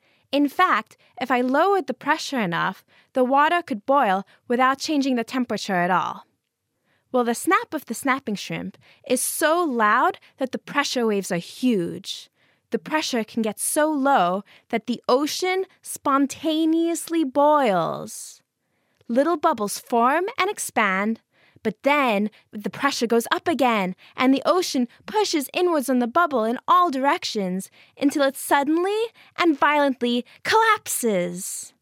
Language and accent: English; United States; now in Cambridge, United Kingdom; Hi, I'm from the United States